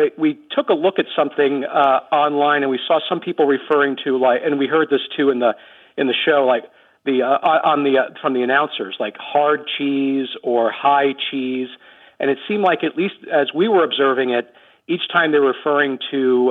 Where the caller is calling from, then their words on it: Omaha, Nebraska, United States; I'm calling from Omaha, Nebraska.